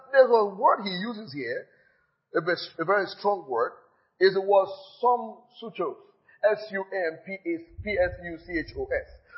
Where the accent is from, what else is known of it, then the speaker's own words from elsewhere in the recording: Nigeria; Because I'm Nigerian